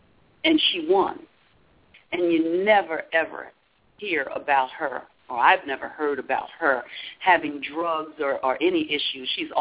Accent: New Jersey, United States; Yeah, but grew up in New Jersey, went to undergraduate and graduate school in New York.

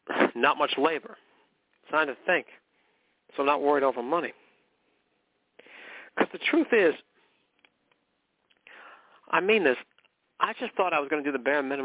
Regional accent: McKinleyville, California, United States; okay? And I'm from McKinleyville, California. That's where I was born and raised. I spent pretty much my whole life there.

